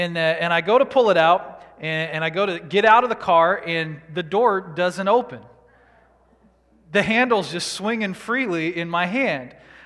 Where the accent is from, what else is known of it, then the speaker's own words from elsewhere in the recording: Washington, United States; I grew up out in Washington State in the mountains, so this is, you know, really just a snow drizzle.